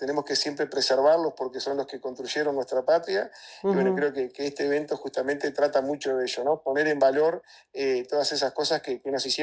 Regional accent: Tacuarembó, Uruguay; los agradecidos somos nosotros, los tacuarembuenses. Voy a hablar en nombre de mi pueblo, de mi ciudad, de mi departamento

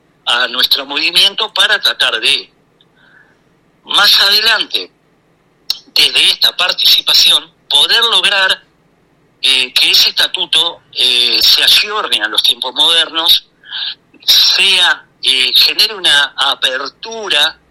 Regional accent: Montevideo, Uruguay; Yo soy de Montevideo

